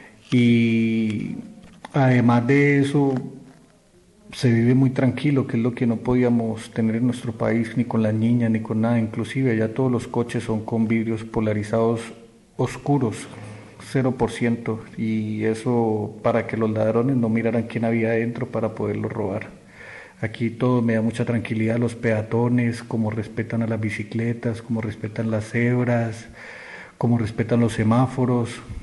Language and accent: Spanish; Cali, Valle del Cauca, Colombia; moved away as an adult; now in Spain; soy de Cali, Colombia. Decidí emigrar a España por la violencia que sufre mi país en este momento.